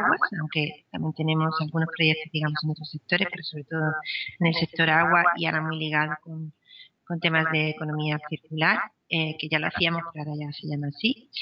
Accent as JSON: {"language": "Spanish", "town": "Murcia", "region": "Region of Murcia", "country": "Spain", "said": "Yo vengo de Murcia, así que me especialicé en química agrícola, que la tradición de huerta que tiene Murcia"}